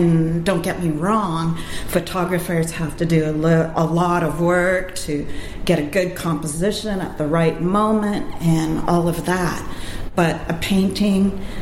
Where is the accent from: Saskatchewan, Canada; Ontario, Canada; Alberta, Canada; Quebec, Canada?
Saskatchewan, Canada; born there; I was born in Saskatchewan, and I didn't come from a farm, but my parents had a grain farm.